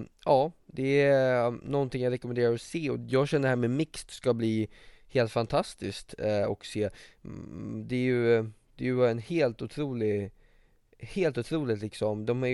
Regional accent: Västerås, Västmanland County, Sweden; Västeråsparet där jag är från

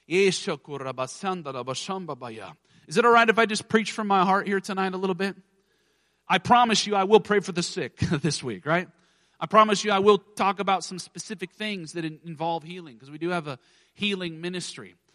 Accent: Alaska, United States; I was born and raised in Alaska, fifth generation Pentecostal preacher, praise God.

